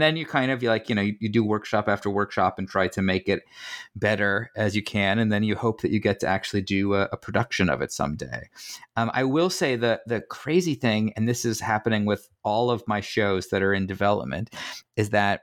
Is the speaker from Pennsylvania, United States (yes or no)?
no; Palm Beach Gardens, Florida, United States; I grew up in Palm Beach Gardens area.